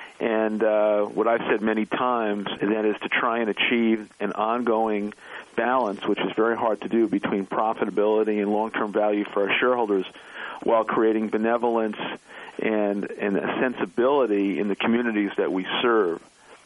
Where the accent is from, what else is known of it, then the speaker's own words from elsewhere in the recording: Brooklyn, New York, United States; I grew up in Brooklyn, New York, in a place called The Projects, which really is federally subsidized housing.